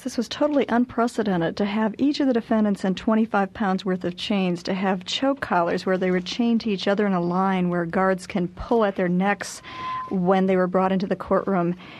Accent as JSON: {"language": "English", "town": "Chicago", "region": "Illinois", "country": "United States", "tie": "born or raised there", "said": "I was raised in the Chicago area in really a biracial environment"}